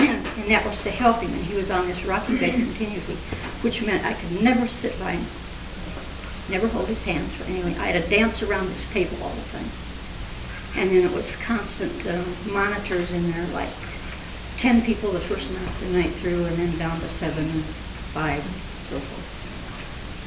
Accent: Illinois, United States; I'm from Illinois also

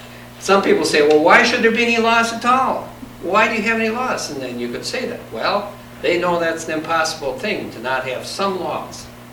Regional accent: Wisconsin, United States; The problem with that is, in some of the areas I grew up in Wisconsin, is when your topsoil's gone, all you got left is the subsoil, and then you don't have much.

